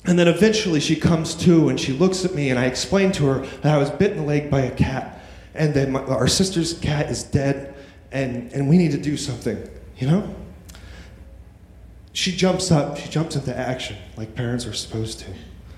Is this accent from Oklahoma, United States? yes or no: no; Apple Valley, California, United States; I mentioned I was from California, and he comes up to me and he says, he's from Riverside, California. And I'm like, oh, I'm from Apple Valley, California. In the Mojave Desert, it's like, you know, 30 minutes away from there.